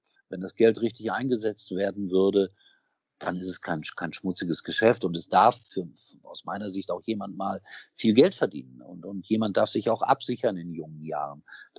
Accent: Gelsenkirchen, North Rhine-Westphalia, Germany; ich komme aus einer Stadt, ich bin in Schalke geboren. Das ist eine arme Stadt.

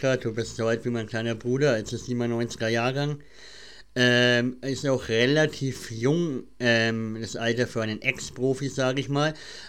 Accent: Bavaria, Germany; ich komme nämlich aus Bayern.

